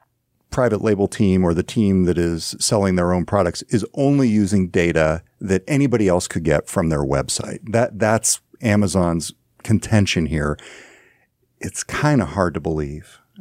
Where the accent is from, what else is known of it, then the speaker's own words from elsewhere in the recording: California, United States; I see this in my hometown in Northern California.